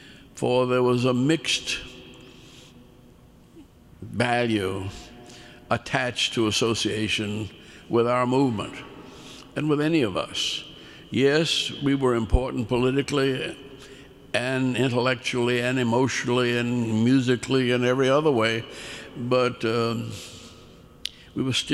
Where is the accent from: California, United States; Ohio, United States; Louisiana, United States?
Louisiana, United States; New Orleans; I said, I'm from New Orleans, and I really have spent very little time in Birmingham.